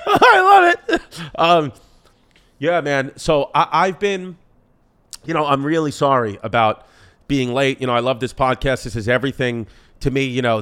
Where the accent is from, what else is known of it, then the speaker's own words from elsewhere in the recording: United States; even though I'm an American patriot and I'm happy that the U.S. won